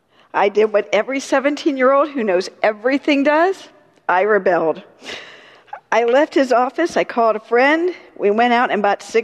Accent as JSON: {"language": "English", "town": "Columbus", "region": "Ohio", "country": "United States", "tie": "born there", "said": "I was born in 1961 in Columbus, Ohio, so I'm a Buckeye"}